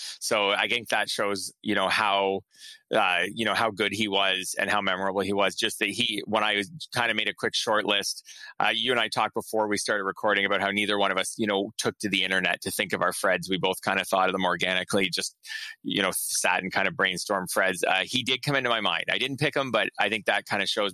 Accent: Canada; Like growing up in Canada, I wasn't a football fan until I was maybe about 11 or 12 years old

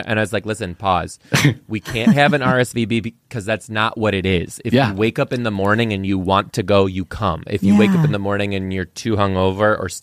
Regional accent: Michigan, United States; Yeah, he's from North Carolina. I'm from Michigan.

